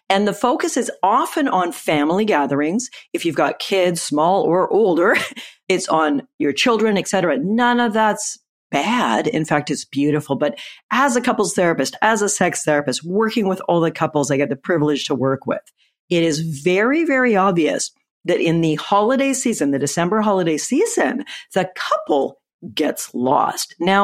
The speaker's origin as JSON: {"language": "English", "country": "Canada", "said": "I'm Canadian, I don't celebrate American Thanksgiving"}